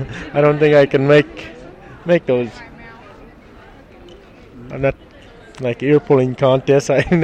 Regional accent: Minto, Alaska, United States; I'm from Minto, Alaska.

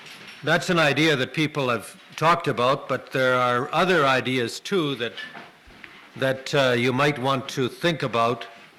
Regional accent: Canada; I think most of you know that I'm from Canada.

